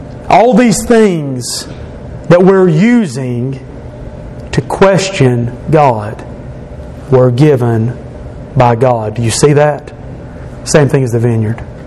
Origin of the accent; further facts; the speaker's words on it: Knoxville, Tennessee, United States; born there; I was born in Knoxville, Tennessee in 1981.